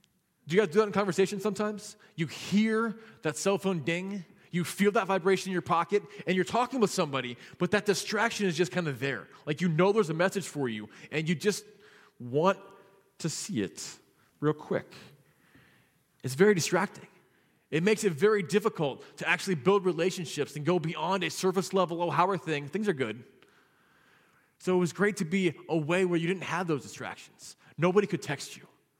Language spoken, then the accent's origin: English; Virginia, United States; And people from the church that I grew up in Virginia that I went to when I was there have been coming back together again and again and again.